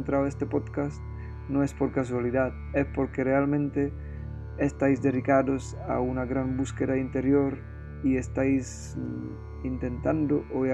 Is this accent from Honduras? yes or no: no; Czechia; Spanish is a second language; que yo soy de República Checa y ahí el hockey tiene mucha tradición